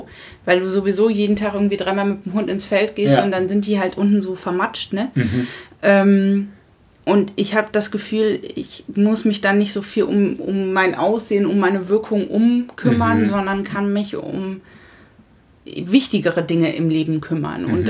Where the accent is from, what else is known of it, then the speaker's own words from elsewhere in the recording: Lower Saxony, Germany; ich bin ja auf dem Dorf letztendlich groß geworden, im südlichen Niedersachsen.